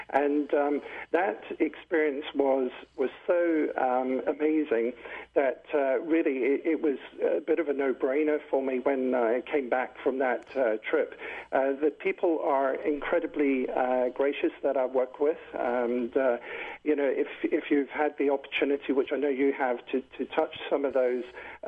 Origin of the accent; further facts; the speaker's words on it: Troon, Scotland, United Kingdom; born there; I was born in Scotland.